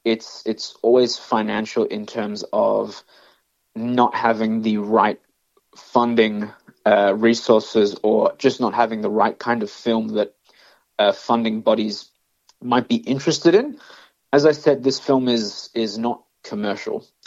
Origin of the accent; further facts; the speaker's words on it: Australia; yes, I am Australian